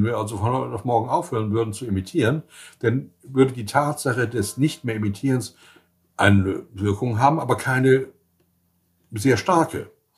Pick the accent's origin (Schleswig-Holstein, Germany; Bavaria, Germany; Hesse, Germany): Schleswig-Holstein, Germany; Erstens bin ich Schleswig-Holsteiner